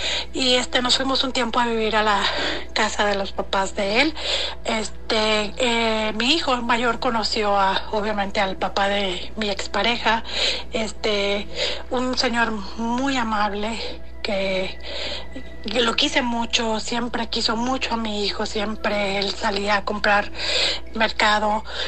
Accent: Mexico; now in Denver, United States; Yo soy de México.

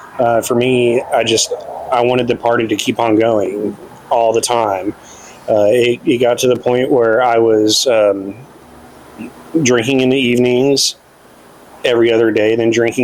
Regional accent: Fort Worth, Texas, United States; I grew up in Southwest Fort Worth in an average middle-class family.

